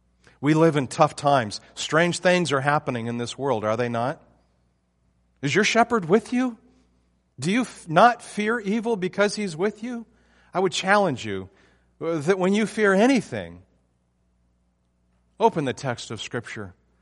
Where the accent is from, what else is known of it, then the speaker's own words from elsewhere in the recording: Texas, United States; I'm from Texas. It's peace, y'all.